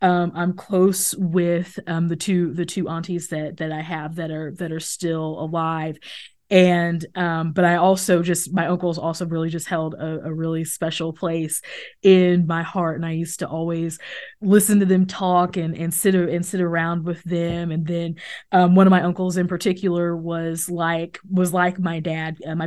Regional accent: Kansas City, United States; But I grew up outside of Kansas City, and I had I guess relatively large extended family, and in fact that's who helped raise me.

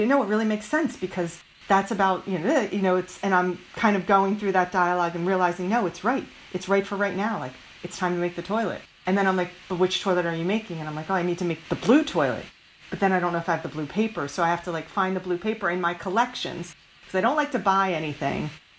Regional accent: King of Prussia, Pennsylvania, United States; We grew up in King of Prussia, Pennsylvania. And I guess we moved to the house when we were 5.

